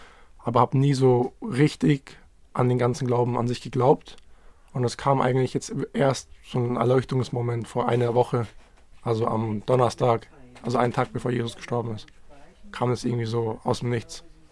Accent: Bavaria, Germany; Ich komme ja aus Bayern. Ich bin also katholisch geboren, getauft, Kommunion, Firmung habe ich alles hinter mir.

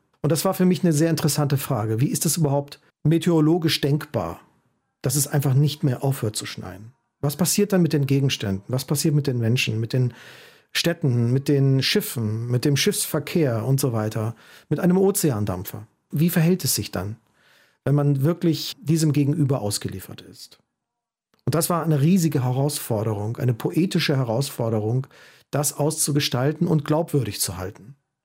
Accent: Tegernsee, Bavaria, Germany; now in Hamburg, Germany; Ich komme ja aus Bayern und bin am Tegernsee aufgewachsen und kann mich an wirklich gewaltige Winter erinnern.

